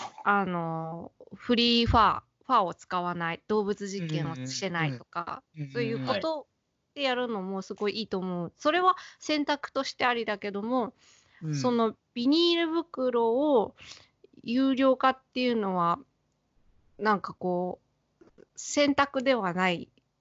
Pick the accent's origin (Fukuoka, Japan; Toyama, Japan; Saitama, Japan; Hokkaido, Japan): Saitama, Japan; 結局あの私埼玉なんですけど、埼玉って全部一緒に燃やすんですよ。